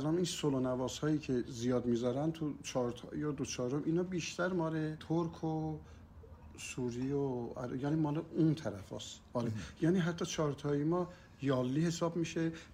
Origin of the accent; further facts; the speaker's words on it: Iran; ببینید ما ایرانیم، اگر ایرانیم تمام سازهای ما هم باید اشتراک داشته باشن در این.